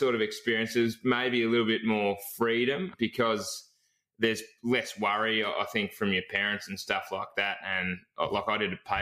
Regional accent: Chewton, Victoria, Australia; So I actually grew up in a town called Chewton, which is about 8 kilometres from Castlemaine

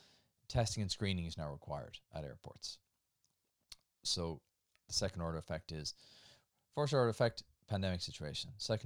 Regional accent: Nenagh, Munster, Ireland; We also have a shout out to my hometown of Nina

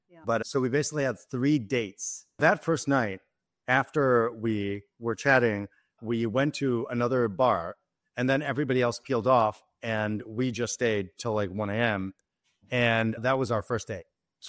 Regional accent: Israel; now in United States; I won the green card lottery and then I naturalized because I grew up in Israel and I'm a citizen.

